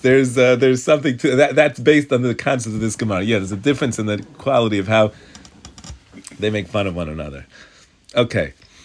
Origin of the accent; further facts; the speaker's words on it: South Africa; I grew up with them in South Africa